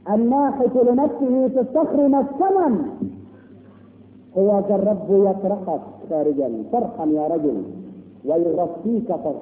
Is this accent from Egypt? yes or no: yes; Egypt; احنا كمصريين